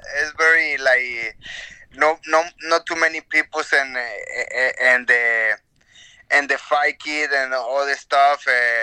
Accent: Mexico; I'm from Mexico.

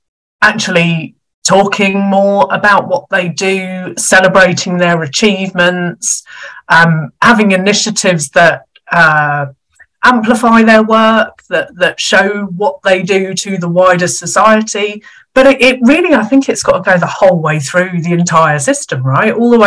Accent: India; hi, I'm Indian, so a lot of my family are engineers.

